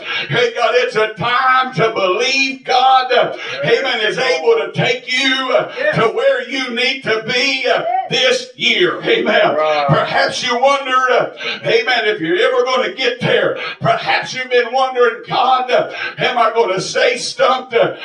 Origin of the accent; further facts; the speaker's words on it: Gilbert, West Virginia, United States; I'm from Gilbert, West Virginia. I've come a long ways too, baby.